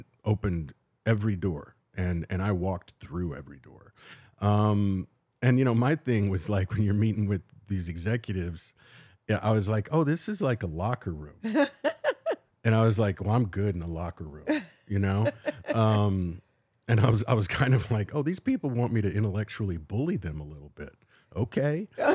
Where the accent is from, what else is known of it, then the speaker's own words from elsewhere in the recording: Louisiana, United States; I'm a kid from South Louisiana who knows nobody in the entertainment industry